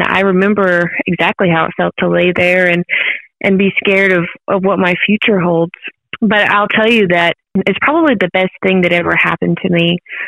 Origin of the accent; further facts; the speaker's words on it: Oklahoma, United States; there's an amputee girl from my hometown in Oklahoma